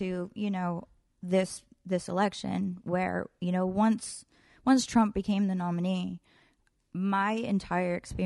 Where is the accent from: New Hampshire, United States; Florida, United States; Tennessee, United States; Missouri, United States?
New Hampshire, United States; I'm just some girl that barely leaves her apartment. I grew up in New Hampshire. I'm not religious. I wasn't bar mitzvahed.